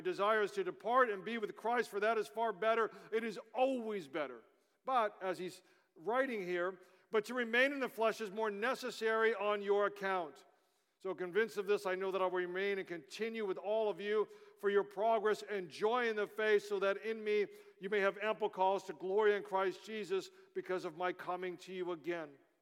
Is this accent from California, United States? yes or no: yes; Los Angeles, California, United States; So listen, I didn't grow up here. As many of you know, I grew up down in Los Angeles.